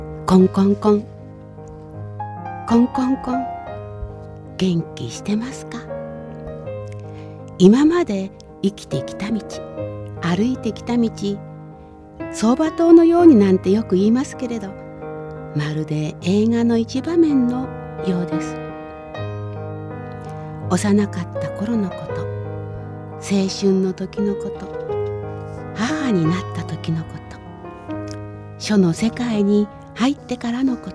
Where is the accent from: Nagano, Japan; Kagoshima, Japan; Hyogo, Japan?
Nagano, Japan; now in Tokyo, Japan; 私が長野から上京して初めて見た思い出のミュージカルです